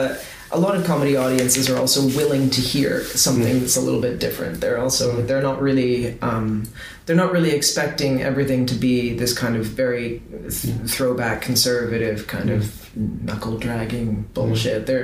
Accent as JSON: {"language": "English", "country": "Canada", "said": "because if I say I'm from Canada, sometimes people take that as a punchline."}